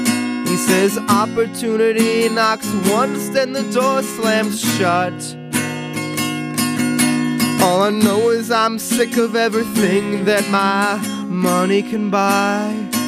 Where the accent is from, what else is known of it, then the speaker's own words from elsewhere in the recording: New York, United States; also born or lived in Toronto, Canada / Connecticut; I was born in Toronto, but I moved back to the States when I was like 2, and I've pretty much been living in the New York City area since then with my mom in Connecticut and my dad on Long Island.